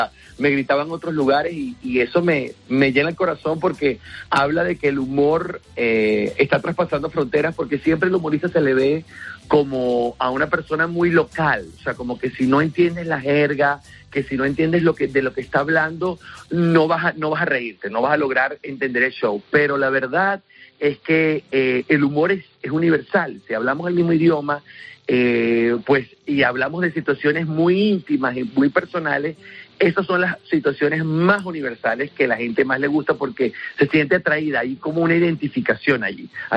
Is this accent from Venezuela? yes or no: yes; Venezuela; now in Spain; era un poco la respuesta a los españoles de esa época que no tenían ni idea de lo que estaba pasando en mi país. Porque la gente siempre te preguntaba, ¿por qué te viniste a España? ¿Qué buscas aquí? ¿Por qué te viniste de un país como Venezuela